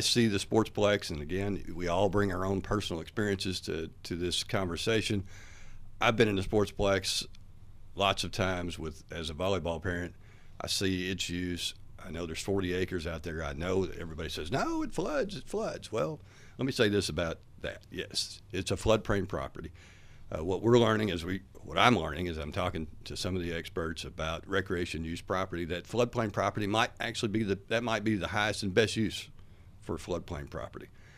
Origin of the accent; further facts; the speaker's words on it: Hartford, Kentucky, United States; I mean, for example, this might not make sense for my hometown of Hartford, Kentucky.